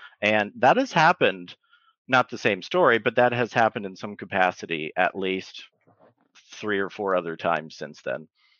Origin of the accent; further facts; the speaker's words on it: Indiana, United States; now in California, United States; I was originally from Indiana. I moved to California back in 2017